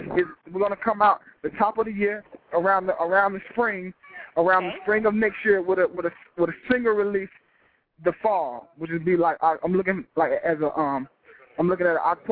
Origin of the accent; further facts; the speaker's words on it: Atlanta, Georgia, United States; We're all from Atlanta, Georgia.